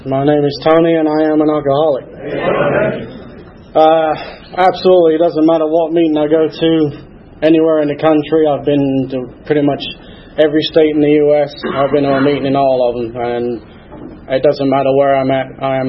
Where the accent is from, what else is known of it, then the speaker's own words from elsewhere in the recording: Hull, Yorkshire and the Humber, United Kingdom; also born or lived in Canterbury; I grew up down there till I was about five, and then we moved over to moved north into a little town called Hull. Can't even begin to tell you where it's near. It's not far from Manchester, we'll put it that way. Grew up there.